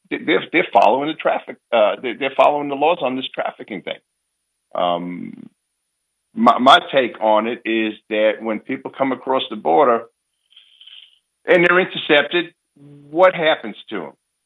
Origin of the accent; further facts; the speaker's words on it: New York City, New York, United States; because I grew up in Bay Ridge, Brooklyn.